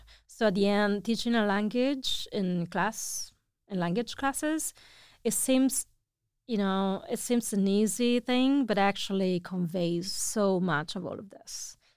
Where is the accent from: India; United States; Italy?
Italy; first language Italian; English is a second language; I do that with my native language also, so I'm not pretending my Italian is perfect at all. So the more time I spend abroad, the more, you know, I speak very horrible.